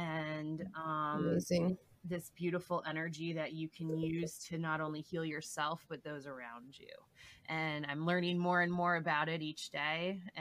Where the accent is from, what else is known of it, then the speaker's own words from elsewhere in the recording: United States; especially in the society I grew up here in America, we're rise and grind.